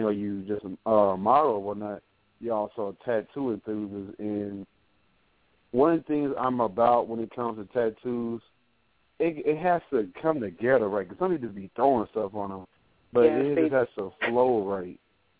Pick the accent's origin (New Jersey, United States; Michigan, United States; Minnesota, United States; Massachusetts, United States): New Jersey, United States; Trenton; I'm originally from Trenton.